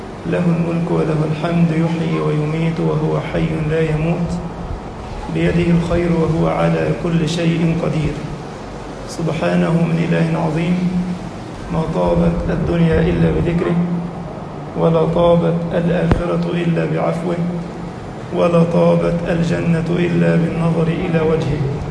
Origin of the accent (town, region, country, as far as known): Egypt